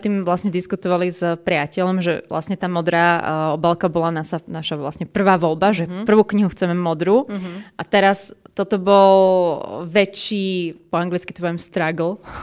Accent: Piešťany, Trnava Region, Slovakia; Prišla som vlakom z Piešťan.

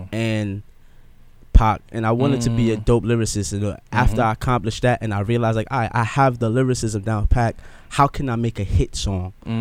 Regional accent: Nigeria; You know what I'm saying, as a Nigerian, as an African, you know what I'm saying, we come from royalty.

